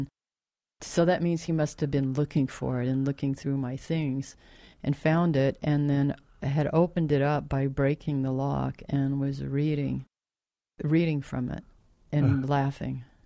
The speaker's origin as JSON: {"language": "English", "town": "Tulsa", "region": "Oklahoma", "country": "United States", "tie": "born or raised there", "said": "I mean, growing up in Tulsa, I didn't have, you know, I knew that people could work at American Airlines."}